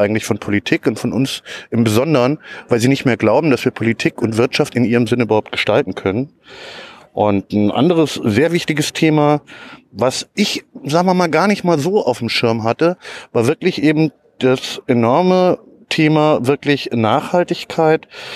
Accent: Hesse, Germany; in meiner Heimat in Hessen

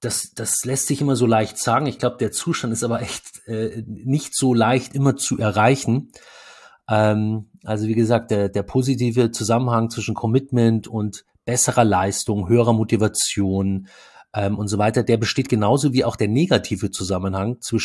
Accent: Munich, Bavaria, Germany; Ja, wir kommen ja beide aus München

